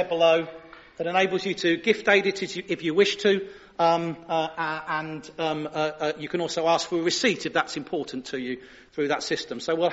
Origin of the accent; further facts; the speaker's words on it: United Kingdom; I know in being very British about these things, we don't like to talk about legacy and legacy giving.